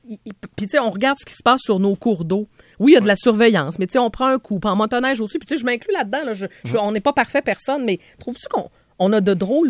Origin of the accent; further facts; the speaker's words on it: Saguenay, Quebec, Canada; Évidemment, quand on vient du Saguenay, on a pas mal été élevés sur les cours d'eau.